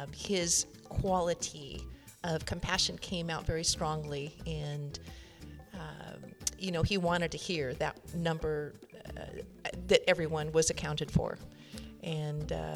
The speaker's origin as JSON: {"language": "English", "town": "Scotts Valley", "region": "California", "country": "United States", "said": "from Scotts Valley, California, near Santa Cruz."}